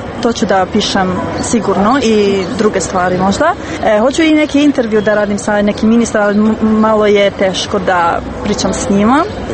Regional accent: Pristina, Pristina District, Kosovo; Serbian is a second language; now in Belgrade, Serbia; ja sam došla iz Prištine u Blic

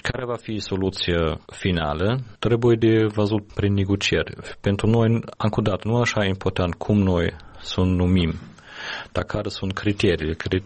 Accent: Germany; eu sunt din origine din Germania

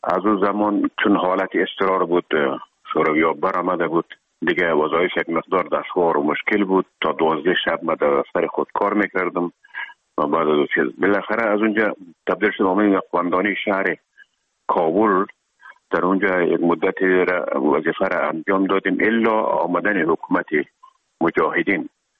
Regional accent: Herat, Afghanistan; now in Kabul, Afghanistan; مدتی که ما در کابل آمدیم، خود زمان از هرات که آمدیم به اکادمی نظامی،

